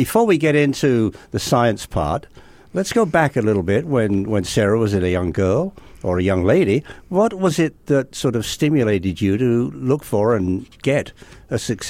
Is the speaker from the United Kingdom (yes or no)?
yes; England, United Kingdom; now in United States; That reminds me when I first came to West Texas. I come from England originally.